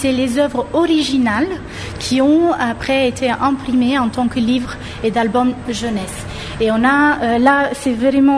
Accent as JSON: {"language": "French", "country": "Italy", "second_language": "French", "moved": "as an adult", "lives_now": "Paris, France", "said": "je suis italienne, je suis à Paris depuis une quinzaine d'années."}